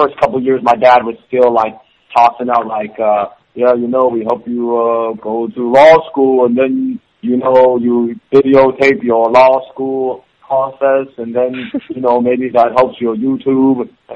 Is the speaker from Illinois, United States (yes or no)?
no; Seattle, Washington, United States; I think we always liked entertainment, and we grew up in Seattle.